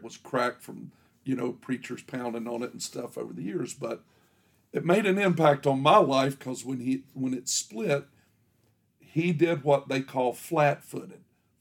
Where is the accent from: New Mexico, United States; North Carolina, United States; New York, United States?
North Carolina, United States; Asheville; also born or lived in Durham / Hendersonville; Well, I was born in Durham, North Carolina, raised in Asheville, North Carolina, and Hendersonville. They're about 25 miles apart.